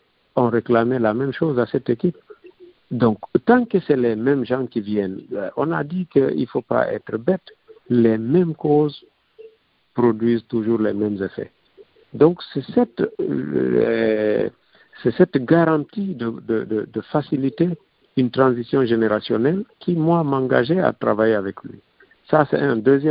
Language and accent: French; Guinea; le constat chez nous en Guinée, c'est que la Guinée est prise en otage